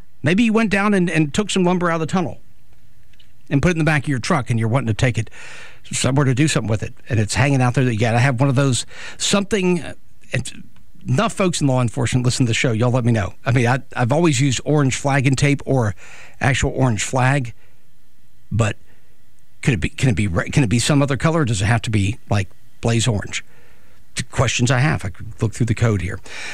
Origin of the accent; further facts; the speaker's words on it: New York, United States; But the fact that we're from New York, okay, and what?